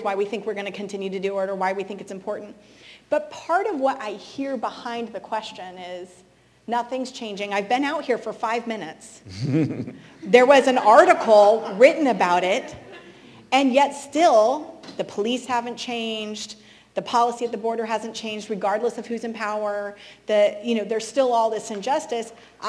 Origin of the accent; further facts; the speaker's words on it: California, United States; I was raised in Northern California, in hippie town, with Birkenstocks